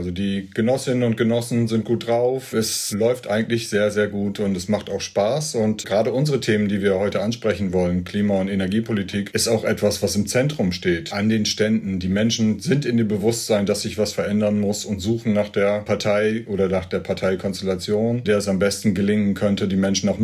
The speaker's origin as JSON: {"language": "German", "region": "Lower Saxony", "country": "Germany", "said": "Ich komme ja aus Friesland, David, und da, glaube ich, gibt es schon länger eine Sensibilität für Klimaschutz und gegen Klimawandel, weil wir eben auch auf Seelevel liegen"}